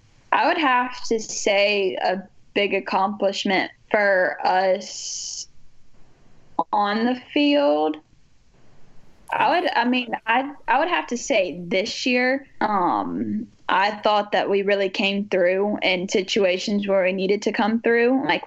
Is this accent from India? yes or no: no; Hoover, Alabama, United States; also born or lived in Selma; now in Mobile, United States; Well, so my whole family, like my mom and dad, are from Selma, and I was born in Selma. And then we moved kind of around a little bit, but then I grew up mostly in Hoover, so.